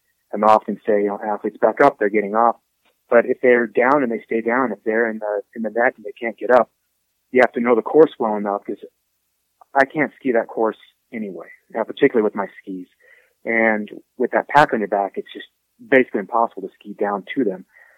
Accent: Colorado, United States; And I'm originally from Colorado, very northeast corner of the state.

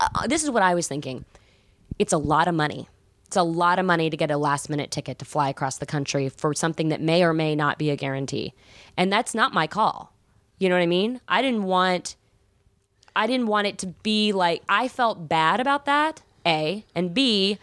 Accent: Atlanta, Georgia, United States; Well, I was from Atlanta, and no one was doing that.

